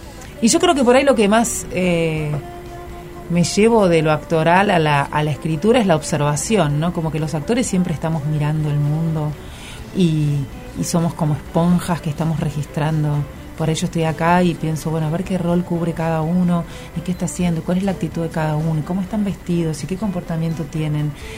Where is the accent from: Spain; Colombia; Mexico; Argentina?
Argentina; Bueno, será porque soy argentina, entre otras cosas.